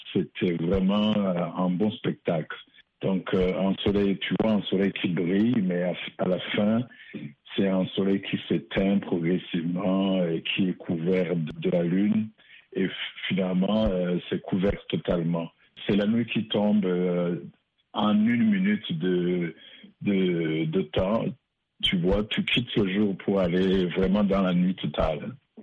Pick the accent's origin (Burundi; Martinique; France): Burundi; Bon, dans mon pays d'origine, moi je suis d'origine burundaise.